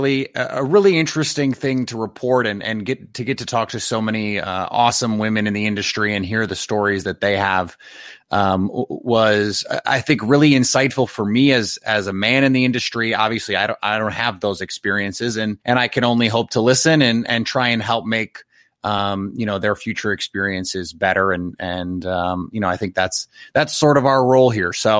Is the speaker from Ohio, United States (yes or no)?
no; Milwaukee, Wisconsin, United States; I grew up in Milwaukee, although I don't live there anymore.